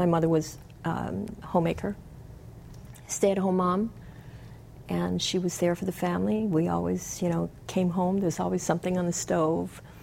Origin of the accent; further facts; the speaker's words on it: Palama, Hawaii, United States; when I grew up in Palama, proud to say that I'm a product of Marite housing.